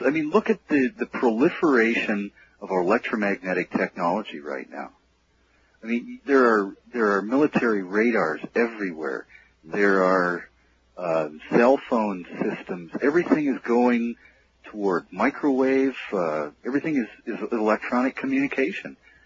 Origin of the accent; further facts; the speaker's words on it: North Dakota, United States; Yeah, as a matter of fact, I grew up in North Dakota. And as a kid, you know, you didn't see robins in the winter.